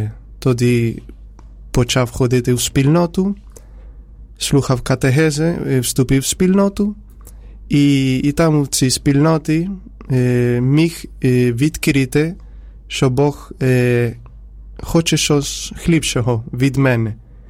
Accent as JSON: {"language": "Ukrainian", "town": "Córdoba", "region": "Andalusia", "country": "Spain", "tie": "born or raised there", "second_language": "Ukrainian", "said": "Я народився в Іспанії. І у місті, яке називається Кордова."}